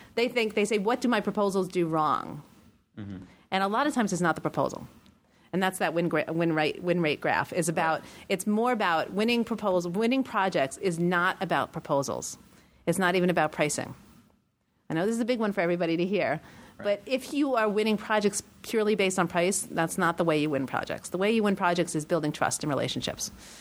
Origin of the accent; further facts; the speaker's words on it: New York, United States; look, I am brutally honest. I'm a New Yorker.